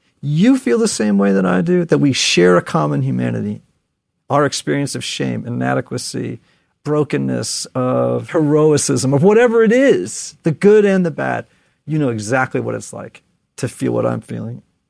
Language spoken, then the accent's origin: English; Connecticut, United States; And I'm from Connecticut, so this is going to sound terrible.